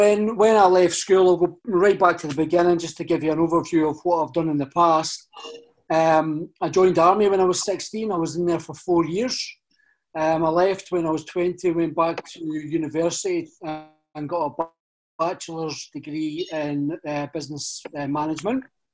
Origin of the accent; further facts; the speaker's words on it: Bathgate, Scotland, United Kingdom; I'm originally from Bathgate